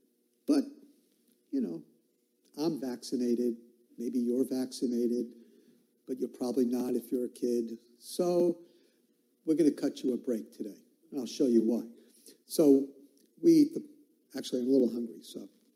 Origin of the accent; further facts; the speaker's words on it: Brooklyn, New York, United States; I hear, I'm from Brooklyn, take it with a grain of salt.